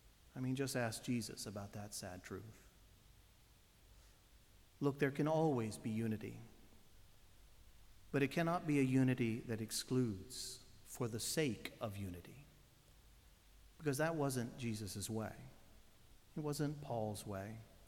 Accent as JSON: {"language": "English", "region": "Mississippi", "country": "United States", "said": "I am actually from Viridia, Mississippi, is where my family's all from."}